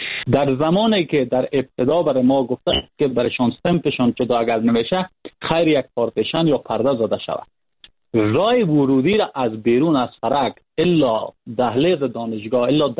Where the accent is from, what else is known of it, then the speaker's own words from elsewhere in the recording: Panjshir, Afghanistan; ما خودم از پنجشیر هستم،